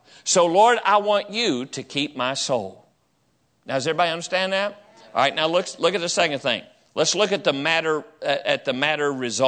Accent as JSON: {"language": "English", "region": "West Virginia", "country": "United States", "tie": "born or raised there", "said": "I grew up down in West Virginia. That is the very heart of Arminian country."}